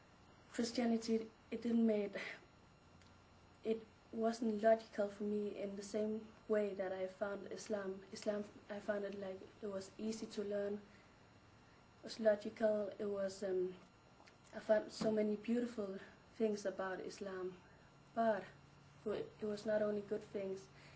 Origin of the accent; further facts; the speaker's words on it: Denmark; I have been a Muslim for 1.5 years now. I come from Denmark.